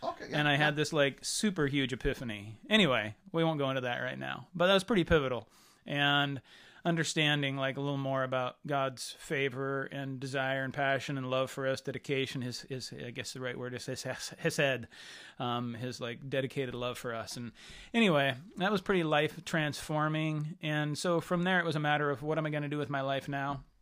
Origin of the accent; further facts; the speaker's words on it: Rochester, Washington, United States; But I grew up in Rochester, so South Thurston County and not far, and Centralia, Chehalis area was the closest of actual some kind of thing like a city or a town